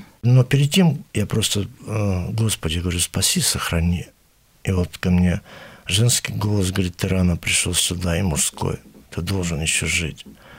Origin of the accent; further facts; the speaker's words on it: Lgov, Kursk Oblast, Russia; born there; Я родился в Курской губернии, в городе Льгое.